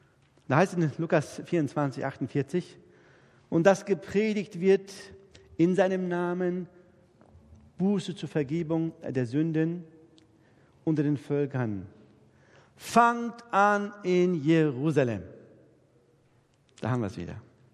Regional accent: Northern Germany, Germany; also born or lived in Bavaria; ich bin ja eigentlich ein Türke, der eigentlich in Norddeutschland als Preuße aufgewachsen ist, ein preußischer Türke, der in Bayern gelebt hat, in der Schweiz arbeitet.

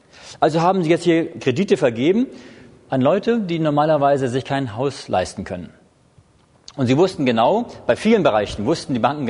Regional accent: Hamburg, Germany; born there; also born or lived in Schleswig-Holstein / Berlin; now in Heilbronn, Germany; Und ich bin geboren in Hamburg, in Norddeutschland.

